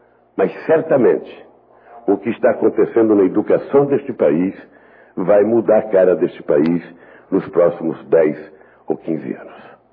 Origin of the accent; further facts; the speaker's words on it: Northeast Region, Brazil; Não é um problema porque eu sou nordestino